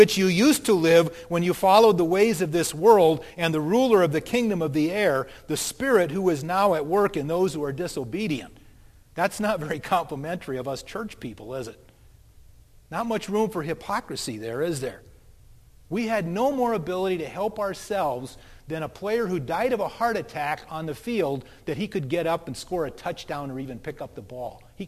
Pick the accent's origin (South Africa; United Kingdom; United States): United States; Oregon; I come from the Oregon coast. We didn't have teams like that.